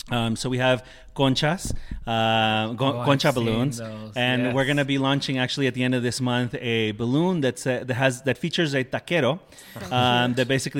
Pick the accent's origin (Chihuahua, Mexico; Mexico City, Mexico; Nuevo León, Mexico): Mexico City, Mexico; because I'm from Mexico, from La Ciudad de Mexico. And so I love going out there as much as possible. And como vivo cerca de Tijuana